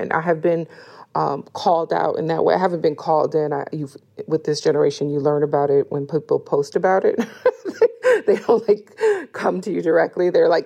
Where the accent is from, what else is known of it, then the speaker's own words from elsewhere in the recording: Detroit, Michigan, United States; And so, you know, I remember feeling quite empowered growing up in Detroit.